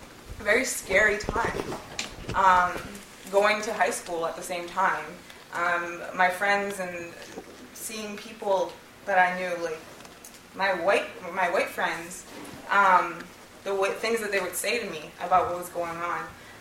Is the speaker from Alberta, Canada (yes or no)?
no; Six Nations, Ontario, Canada; And I'm from Six Nations, and I'm Tuscarora Nation Turtle Clan.